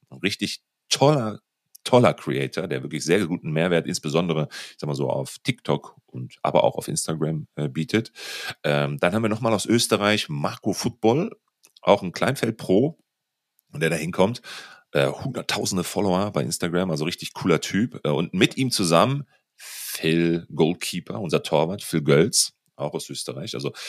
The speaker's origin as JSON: {"language": "German", "region": "North Rhine-Westphalia", "country": "Germany", "said": "Wir kommen beide aus Ostwestfalen. Paderborn ist in der Nähe."}